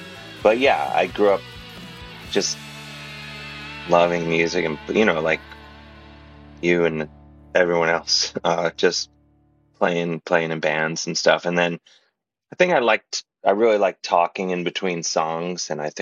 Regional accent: University Heights, Ohio, United States; Yeah. The mean streets of suburban Cleveland. I'm from University Heights. It's a really rough town.

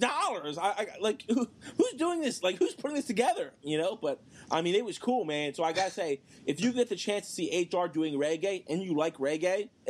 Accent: Philadelphia, Pennsylvania, United States; So, a couple weeks ago, in my hometown of Philadelphia, this was not advertised.

